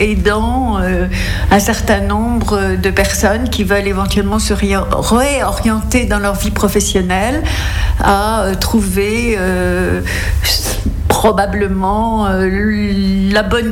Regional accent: Hauts-de-France, France; j'ai des origines picardes. J'ai passé beaucoup de mon enfance en campagne, dans l'Oise, à côté de Beauvais

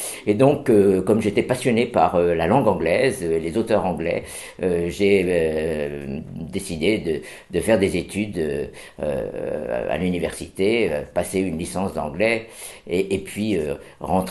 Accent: Auxerre, Bourgogne-Franche-Comté, France; je suis né à Auxerre, j'ai quitté la ville pour poursuivre mes études à Paris, et puis je suis revenu car je me suis marié, et j'y ai eu mes enfants, et toute ma carrière s'est déroulée à Auxerre.

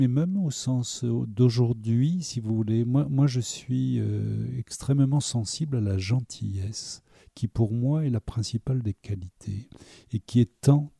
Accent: Quimper, Brittany, France; je viens de Bretagne, que je suis né à Quimper, qui est la patrie de Marc Jacob.

